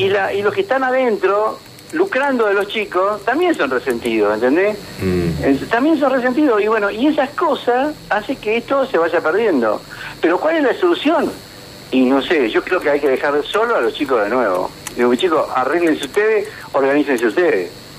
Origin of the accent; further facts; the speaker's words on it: Argentina; Así como los argentinos siempre elegimos a los que no, después nos pisan la cabeza